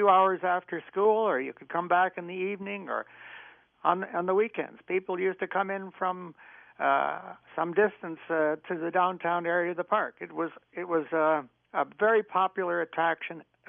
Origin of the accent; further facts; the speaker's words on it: Kitchener, Ontario, Canada; Well, I grew up in the Victoria Park neighborhood, and for all my life